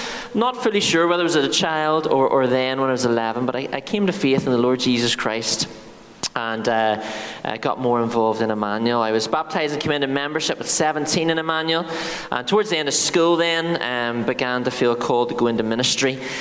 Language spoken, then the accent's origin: English; Lisburn, Northern Ireland, United Kingdom; I'm the pastor in Lisburn Baptist Church, and I grew up in Lisburn.